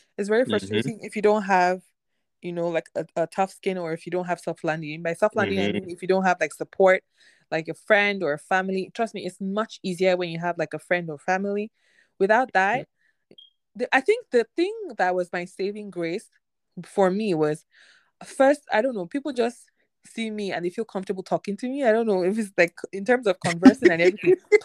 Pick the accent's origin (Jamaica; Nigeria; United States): Nigeria; accent: Nigerian; now in Canada; Like I can speak like Nigerian, like with my Nigerian accent, and then I could automatically switch and start talking like a Canadian, right?